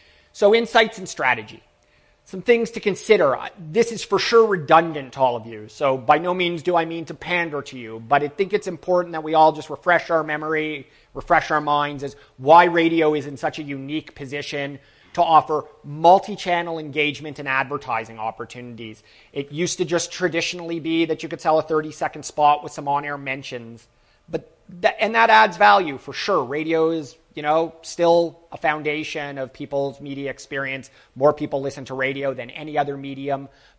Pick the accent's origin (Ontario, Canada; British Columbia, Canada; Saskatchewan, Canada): Ontario, Canada; Toronto; as I was very politely introduced. I'm from Toronto, Canada.